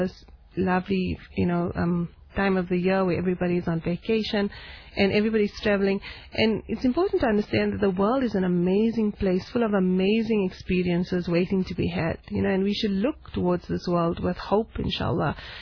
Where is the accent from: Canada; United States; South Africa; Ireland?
South Africa; this is a ni'mat and it's a privilege that we as South African women need to really embrace